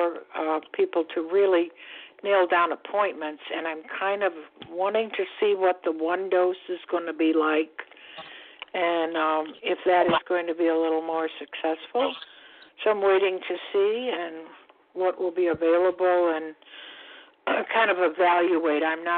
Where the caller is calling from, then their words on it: Florida, United States; I'm calling from Florida.